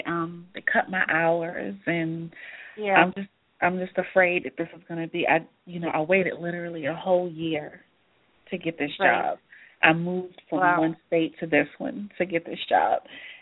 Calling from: Maryland, United States; Yes, I'm calling from Maryland.

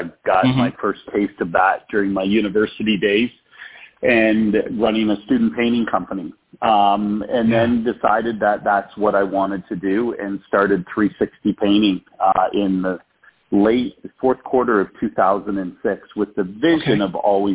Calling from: Charlottesville, Virginia, United States; Charlottesville, Virginia.

